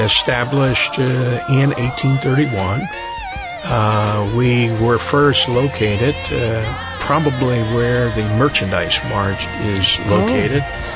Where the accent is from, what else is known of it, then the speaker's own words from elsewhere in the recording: New Jersey, United States; also born or lived in Maryland / Vermont / Ohio; My background, I grew up in New Jersey, born in Maryland. You would never guess by looking at me that I finished high school in the state of Vermont.